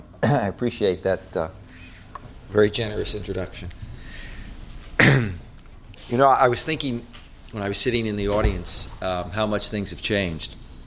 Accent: New York, United States; So as I grew up in New York, which is a very cosmopolitan area, for as far as you could walk, there were no mosques.

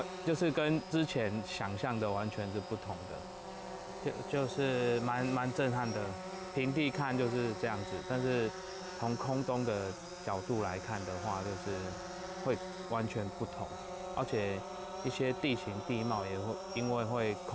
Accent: Zhuqi, Chiayi County, Taiwan; 竹崎就是我的故乡啊，我觉得我的故乡是最美的。然后我也希望能让更多的人看见竹崎

